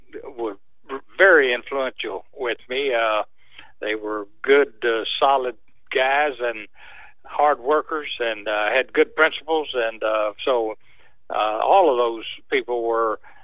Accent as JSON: {"language": "English", "town": "Jacksonville", "region": "Arkansas", "country": "United States", "tie": "born or raised there", "said": "Well, Rick, I grew up in Arkansas, just outside of Little Rock, and went to school at a place called Jacksonville."}